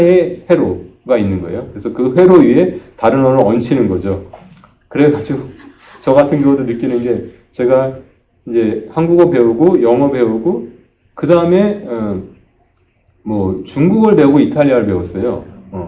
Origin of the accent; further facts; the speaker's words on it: Seoul, South Korea; born there; 서울에서 태어났다고 그러면 나를 설명할 수 있는 게 별로 없는 것 같은 느낌이 들어요.